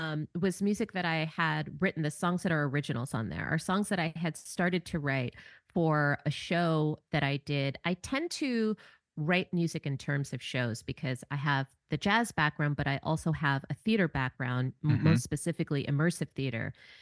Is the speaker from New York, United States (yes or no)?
yes; New York City, New York, United States; So I grew up on Riverside and 162nd Street, which is North Harlem or Washington Heights, depending on who you ask.